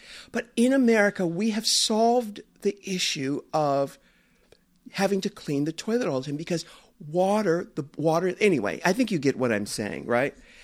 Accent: San Diego, California, United States; You know, I'm an American. Born and raised here, born in San Diego, by the way

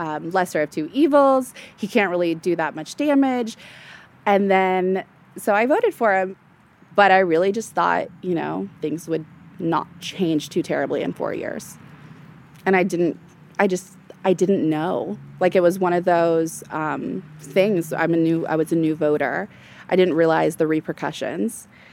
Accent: Cleveland, Ohio, United States; I'm from the Cleveland area.

